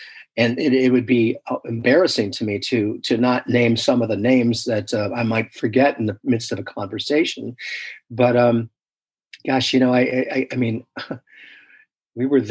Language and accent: English; Illinois, United States; I'm from Illinois originally. So my wife, Janet, who I met in the first place that I cooked at, she was a waitress in high school. She got homesick and decided we needed to go back to Illinois, be near the families.